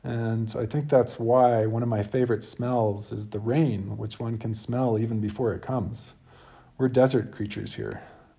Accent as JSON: {"language": "English", "town": "San Cristobal", "region": "New Mexico", "country": "United States", "tie": "born or raised there", "said": "I was a child growing up in San Cristobal, New Mexico, we irrigated our garden"}